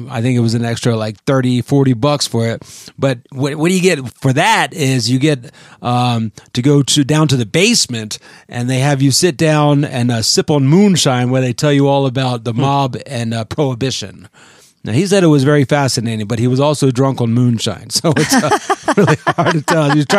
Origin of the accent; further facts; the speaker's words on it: Colorado, United States; But I said, no good, sir, I am from Colorado.